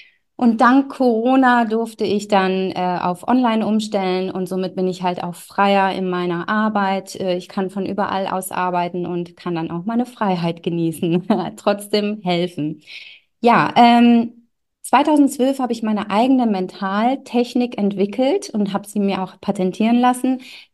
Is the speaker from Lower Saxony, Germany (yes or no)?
no; Wuppertal, North Rhine-Westphalia, Germany; Ich komme aus Deutschland und aus Düsseldorf, also Wuppertal in der Nähe von Düsseldorf.